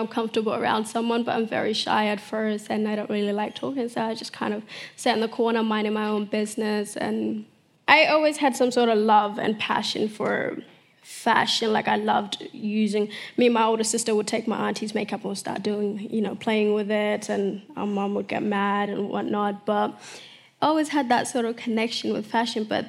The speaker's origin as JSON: {"language": "English", "town": "Kakuma", "region": "Turkana County", "country": "Kenya", "tie": "born or raised there", "also_born_or_lived": "South Sudan", "said": "So my family, when I was born in South Sudan, my family was fleeing war, and then they landed in Kakuma refugee camp where I grew up, and Kakuma was my first home."}